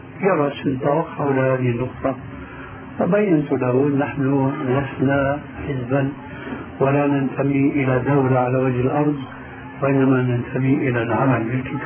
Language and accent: Arabic; Syria; إما كما يقولون عندنا في سوريا اسم الحيطان يعني لا يعملون شيئا